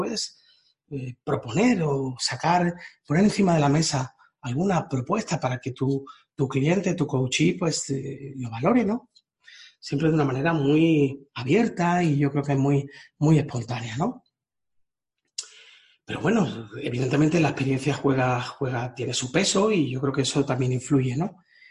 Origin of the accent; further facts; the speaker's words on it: Huelva, Andalusia, Spain; also born or lived in Seville; aunque me crié en Huelva, yo realmente nací en Sevilla, pero me crié en Huelva.